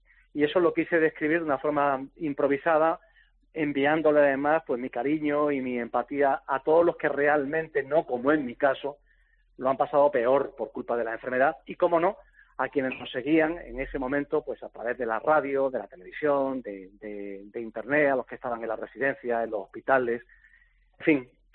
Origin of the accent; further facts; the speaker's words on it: Granada, Andalusia, Spain; moved away; Yo soy un enamorado de Granada, de mi tierra, y soy un emigrante de Granada.